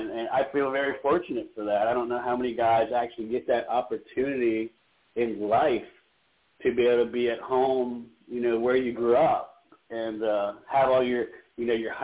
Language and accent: English; Camp Lejeune, North Carolina, United States; But I'm a coastal kid from North Carolina. I grew up as a Marine brat in Camp Lejeune.